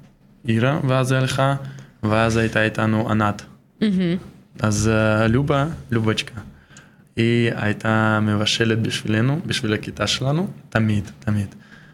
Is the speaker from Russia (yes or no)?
yes; Russia; now in Israel; הגעתי מרוסיה, מעיר קטנה גם